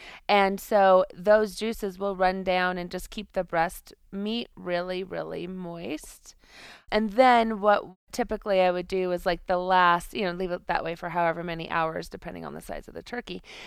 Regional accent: Santa Fe, New Mexico, United States; You know, I grew up in Santa Fe, so like there is no holiday meal without some form of chili in the cocktails and in the food.

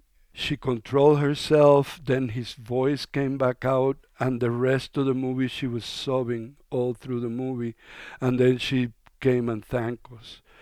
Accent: Puerto Rico; also born or lived in Cuba; Well, I'm Cuban, and I grew up in Puerto Rico, and I've, you know, this is my third home.

